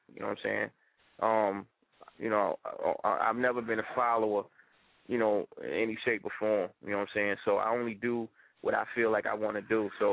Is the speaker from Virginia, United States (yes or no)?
no; Baltimore, Maryland, United States; I come from Baltimore, so, you know, Baltimore is not a hip-hop, you know, hip-hop-based city.